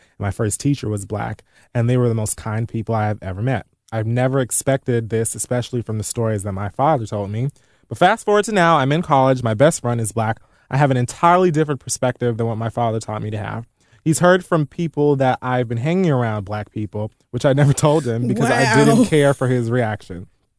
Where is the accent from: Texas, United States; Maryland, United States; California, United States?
Texas, United States; I'm 22. I'm from Texas. I'm white, and I was raised in a racist home.